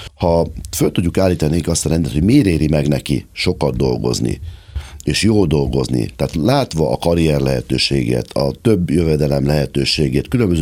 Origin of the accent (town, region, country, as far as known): Hungary